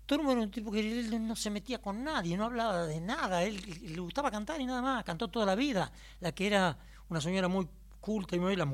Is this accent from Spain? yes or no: no; Colón, Buenos Aires Province, Argentina; Colón, donde yo nací. Y yo, mis padres vivían, viniendo por la Ruta 8, 4 cuadras, 4 quintas en el campo.